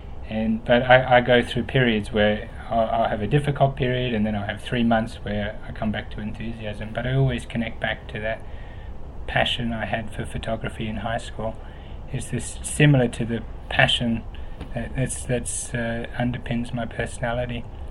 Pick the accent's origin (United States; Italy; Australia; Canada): Australia; Pemberton, Western Australia; So I'm a West Australian. I grew up down in Pemberton on an apple orchard.